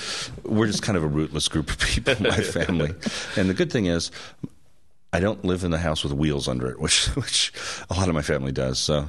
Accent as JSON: {"language": "English", "region": "Georgia", "country": "United States", "tie": "born or raised there", "also_born_or_lived": "California", "said": "I was born in California and moved around a lot, but we moved to Georgia in 1970 or 71, I think. So then I spent the next 20 years there. So if anyone asks me, I always tell them I'm from the South."}